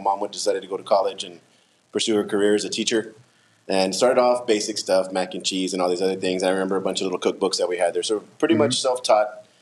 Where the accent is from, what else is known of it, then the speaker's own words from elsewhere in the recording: Weslaco, Texas, United States; also born or lived in California; Yeah, well, I was born and raised here in Westlaco, Westlaco native. Grew up here, went to high school here, graduated, went to Monterrey for college on a football scholarship.